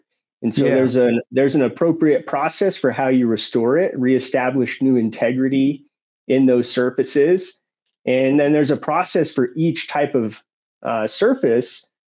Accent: Denver, Colorado, United States; Well, I am from Denver, Colorado.

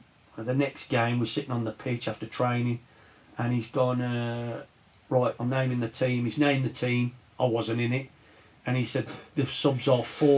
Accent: Wolverhampton, West Midlands, United Kingdom; now in Exeter, United Kingdom; But like I said, Wolves. Leaving it was a big wrench, because it's my hometown

